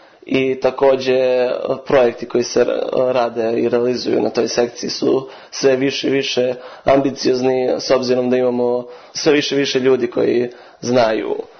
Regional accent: Kragujevac, Šumadija and Western Serbia, Serbia; now in Belgrade, Serbia; iz Kragujevca sam, studiram elektrotehnički fakultet u Beogradu, druga godina

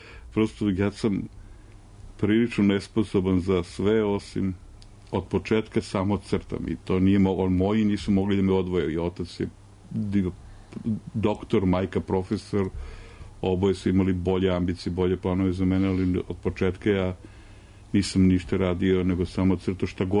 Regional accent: Serbia; mi smo Srbi, o svemu imamo stav.

